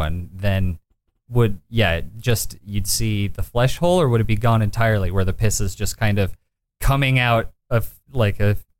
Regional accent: Fort Bridger, Wyoming, United States; But I grew up in very, very small town Wyoming. I grew up in Fort Bridger, which at the time had a population of 150 people.

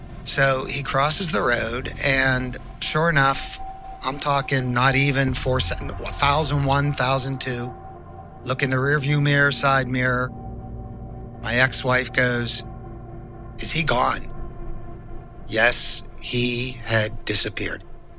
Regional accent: Pennsylvania, United States; now in Harrisburg, United States; And me and my ex-wife, born and raised in Allegheny, moved to Beaver County before we moved to Harrisburg.

